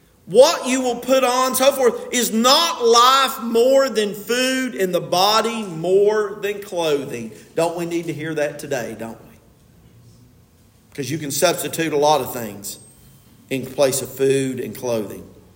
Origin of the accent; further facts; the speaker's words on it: Delbarton, West Virginia, United States; Now, I grew up in Del Barton, West Virginia.